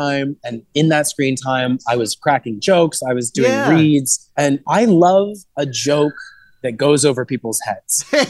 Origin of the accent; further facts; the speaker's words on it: Houston, Texas, United States; now in Seattle, United States; Yeah, I grew up in Houston and I started doing drag in Texas, Houston specifically. So right as I sort of flew the coop and moved to Seattle